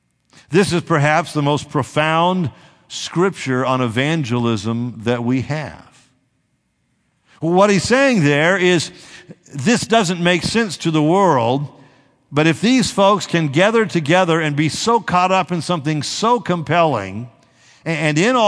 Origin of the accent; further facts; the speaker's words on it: California, United States; I came from Southern California where I drive a 4,000-pound car down a freeway at 70 or 80 miles an hour.